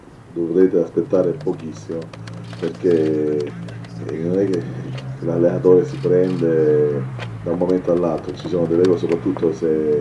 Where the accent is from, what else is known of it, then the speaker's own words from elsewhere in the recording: Apulia, Italy; io sono pugliese